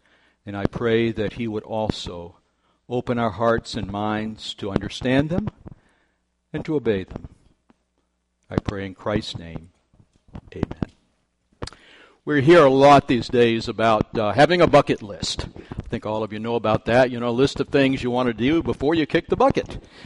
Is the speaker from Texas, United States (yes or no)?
no; Pensacola, Florida, United States; the church I grew up in, I'm from Pensacola, Florida, we had one of those big wooden pulpits.